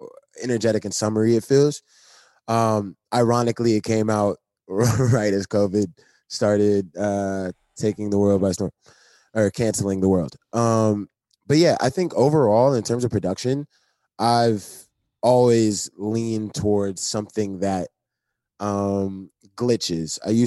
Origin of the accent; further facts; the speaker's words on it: New Orleans, Louisiana, United States; I think I'm from New Orleans. Bounce is big.